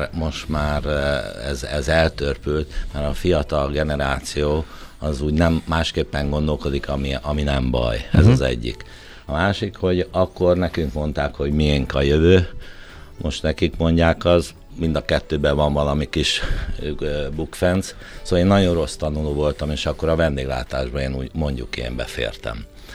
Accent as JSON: {"language": "Hungarian", "region": "Budapest", "country": "Hungary", "tie": "born or raised there", "said": "Én Kőbányán nevelkedtem"}